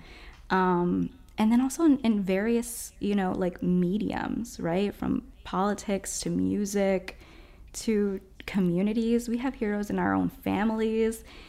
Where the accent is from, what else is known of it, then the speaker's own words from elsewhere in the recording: Orlando, Florida, United States; I called the Target that I grew up going to in East Orlando.